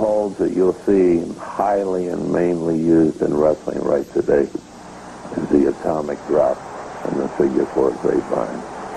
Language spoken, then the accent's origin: English; Camden, New Jersey, United States; See, I'm born and raised in Camden